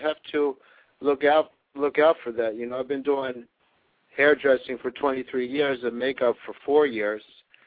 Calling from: Orlando, Florida, United States; I'm calling you from Orlando.

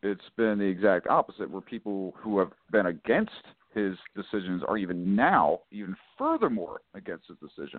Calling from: Virginia, United States; I'm calling from Virginia, southeastern Virginia, Hampton Roads specifically.

